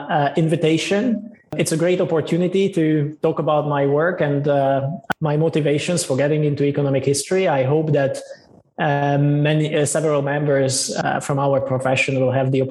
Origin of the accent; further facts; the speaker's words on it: Hungary; born there; English is a second language; I was born in Hungary when it was still a socialist country, and I spent most of my teenage years in a very difficult post-socialist transition.